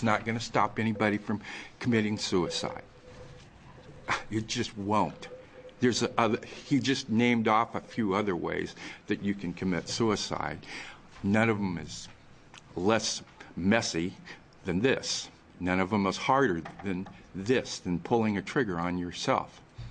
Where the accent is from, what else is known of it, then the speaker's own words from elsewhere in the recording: Pendleton, United States; I'm a resident of this city, although I was born and raised in Pendleton.